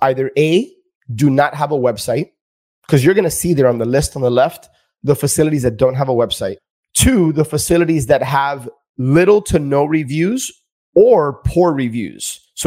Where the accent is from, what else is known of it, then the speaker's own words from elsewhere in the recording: Miami, Florida, United States; I grew up in the Kendall area. Kendall is a sub-city within Miami.